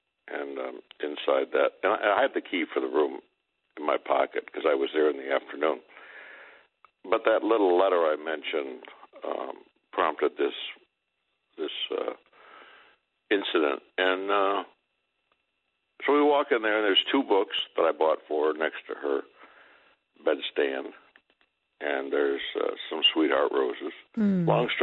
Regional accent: Buffalo, New York, United States; I grew up in Buffalo, poor, and I'm a one forker.

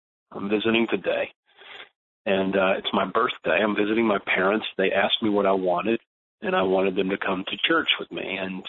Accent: the South, United States; I am from the South. I have lived in the South, and I live in Nashville

